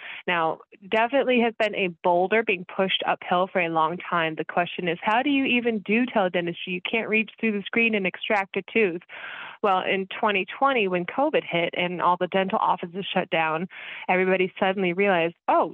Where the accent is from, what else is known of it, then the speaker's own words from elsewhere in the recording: Kansas City, Missouri, United States; I am from Kansas City, so go Chiefs.